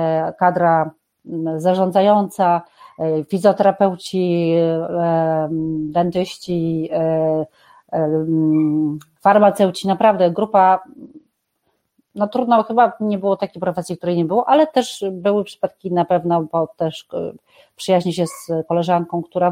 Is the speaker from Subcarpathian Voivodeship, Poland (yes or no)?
yes; Subcarpathian Voivodeship, Poland; ja z Podkarpackiego.